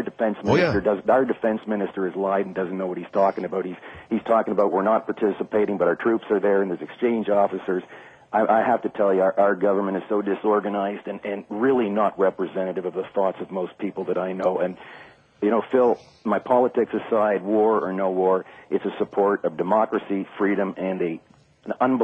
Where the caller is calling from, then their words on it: Toronto, Ontario, Canada; I'm calling from Toronto, Canada.